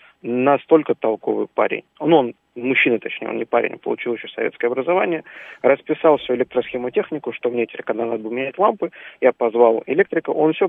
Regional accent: Dagestan, Russia; я уроженец юга Дагестана.

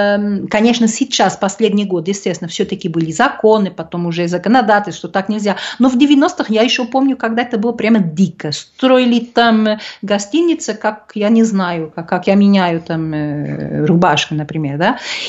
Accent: Lisbon, Portugal; accent: Lisbon; мы коренные со стороны папы, да, и поэтому, естественно, я тут выросла, я тут, у меня акцент лиссабонский тут, конечно, я хорошо знаю Лиссабон.

